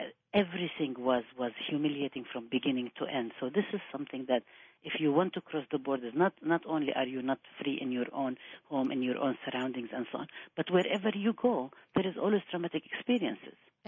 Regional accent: Palestine; anybody who asks you where you're from, the impulse is to always say Palestinian. You know, I'm from Palestine.

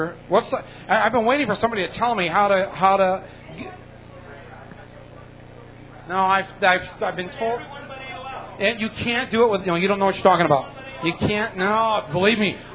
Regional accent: Midwest, United States; I come from the Midwest. We eat vegetarians. We don't become them.

